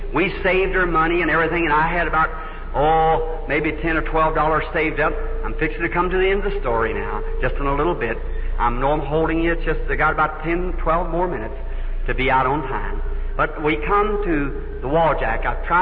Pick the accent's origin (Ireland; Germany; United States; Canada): Ireland; And she was laughing at me, I'll never forget it, about being an Irishman painting the shamrock and so forth.